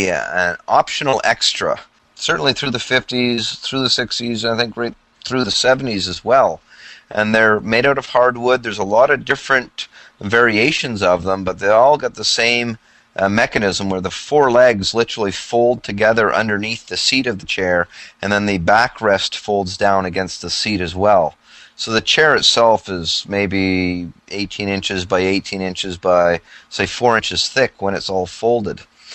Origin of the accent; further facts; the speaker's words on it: Canada; myself and my wife, being Canadian, our Thanksgiving is somewhat earlier than the American Thanksgiving.